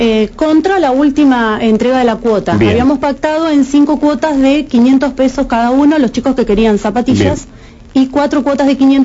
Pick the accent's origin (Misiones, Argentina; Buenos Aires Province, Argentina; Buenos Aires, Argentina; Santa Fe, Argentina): Santa Fe, Argentina; Yo soy de acá de Santa Fe